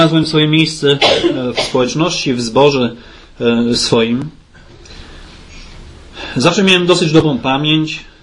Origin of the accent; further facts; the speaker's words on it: Grand Est, France; Wychowałem się w takim zborze dosyć rodzinnym w Alzacji.